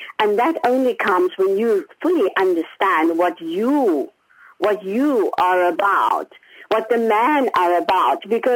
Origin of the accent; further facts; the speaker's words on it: South Africa; Well, I come from South Africa